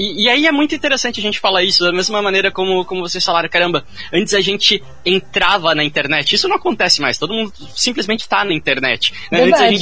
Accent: Joinville, Santa Catarina, Brazil; Sou de Joinville, mais ou menos pertinho de vocês.

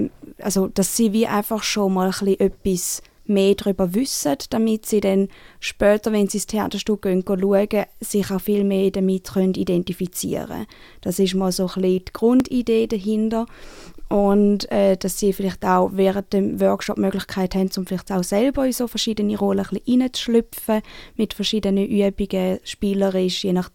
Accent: Thurgau, Switzerland; Ja, also ich bin aus dem Thurgau

